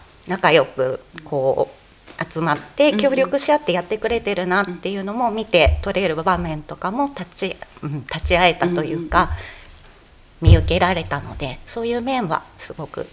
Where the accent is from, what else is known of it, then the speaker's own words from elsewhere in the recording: Sapporo, Hokkaido, Japan; 札幌市出身です。昨年の4月に着任して、今は平取高校のハウスマスターとして勤務をしています。